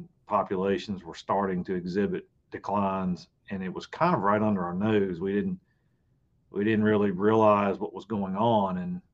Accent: Virginia, United States; Yeah, I mean, I grew up in Virginia, and we had a fall and a spring hunting season

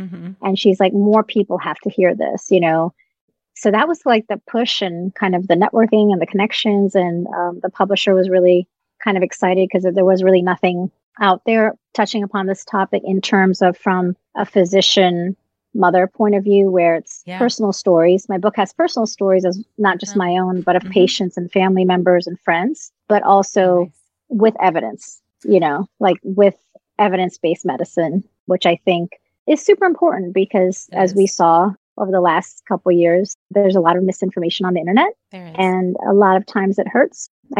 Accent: Virginia, United States; Postpartum Support Virginia in my home state.

